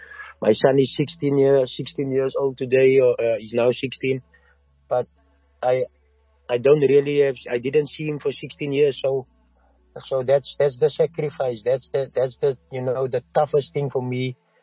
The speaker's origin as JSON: {"language": "English", "country": "South Africa", "said": "But for me as a South African, you know, if I look at Benny McCarthy, where he come from and what he went through"}